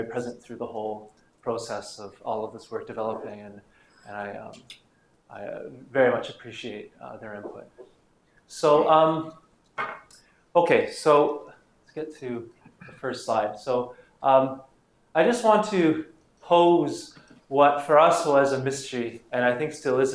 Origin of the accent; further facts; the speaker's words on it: Canada; The point is that I feel very comfortable as a Canadian with this hockey stick.